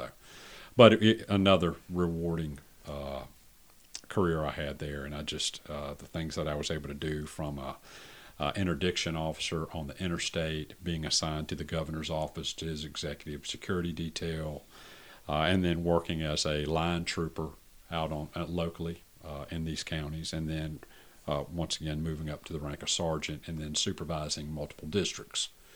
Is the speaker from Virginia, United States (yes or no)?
yes; Richmond, Virginia, United States; born there; So I was born in Richmond. We lived there about 2 weeks. My dad was in the military.